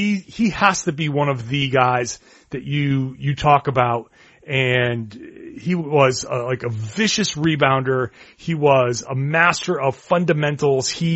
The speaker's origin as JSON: {"language": "English", "town": "Providence", "region": "Rhode Island", "country": "United States", "tie": "born or raised there", "lives_now": "Boston, United States", "said": "Here for me in Boston suffered, some rioting and looting, a few nights ago. My hometown in Rhode Island, in Providence, had a violent, protest last night."}